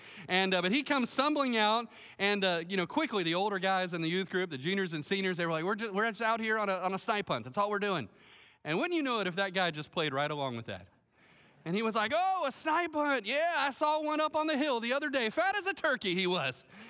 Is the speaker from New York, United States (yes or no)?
no; Melbourne, Florida, United States; I grew up here in Melbourne, and I grew up at this church.